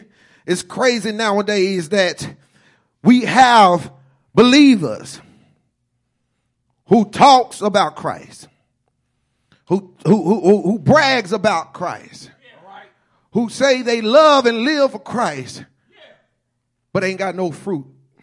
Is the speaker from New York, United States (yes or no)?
no; Dallas, Texas, United States; I'm a country boy. I grew up in Dallas, but my family's from Malakoff, Texas.